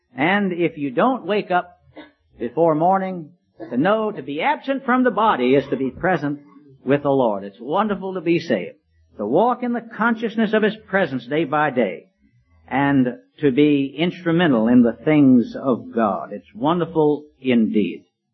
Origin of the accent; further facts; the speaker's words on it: Richmond, Virginia, United States; this Grace Chapel in Richmond, Virginia, my hometown.